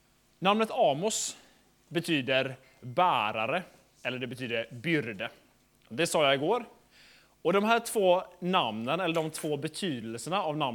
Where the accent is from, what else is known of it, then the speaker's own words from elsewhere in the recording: Sweden; Så jag är från Sverige, så det betyder att det blir en blandning, tror jag, av de här nordiska språken.